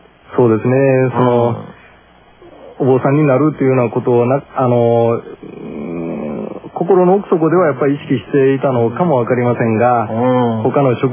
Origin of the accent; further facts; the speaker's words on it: Wakayama, Japan; 私は、和歌山で生まれて、和歌山で育ちました。